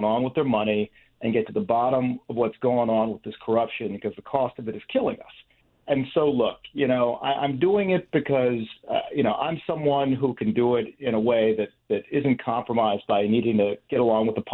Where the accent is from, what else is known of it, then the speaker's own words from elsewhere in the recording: Buffalo, New York, United States; I grew up in Buffalo, working class, on the east side of town, which is not a particularly nice part of Buffalo.